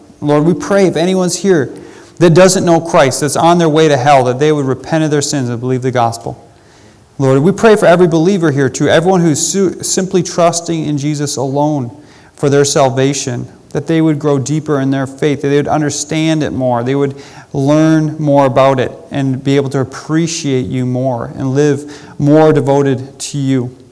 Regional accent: Grand Rapids, Michigan, United States; also born or lived in Arizona; So I am from Michigan. Grand Rapids is my hometown. I lived there pretty much my whole life. I was born in Arizona. Didn't live there very long. And now I live in Mississippi.

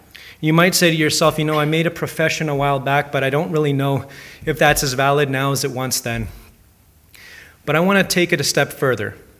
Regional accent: Vancouver, British Columbia, Canada; born there; moved away as an adult; also born or lived in Peru; now in Montreal, Canada; 30 years ago, in 1984, I moved to Montreal from Vancouver. Vancouver is where I was born, but I got a new identity 30 years ago as a Montrealer.

